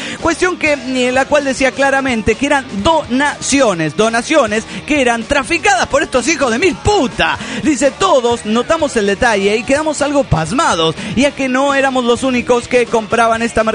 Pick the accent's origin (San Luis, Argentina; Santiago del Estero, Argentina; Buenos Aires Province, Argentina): San Luis, Argentina; de San Luis, Argentina.